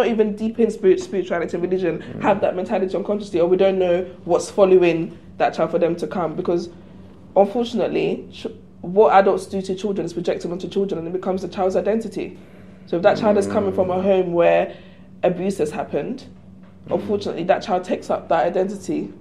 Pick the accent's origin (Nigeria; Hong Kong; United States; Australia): Nigeria; because I am Nigerian, and I see sometimes the intention is more than the capacity.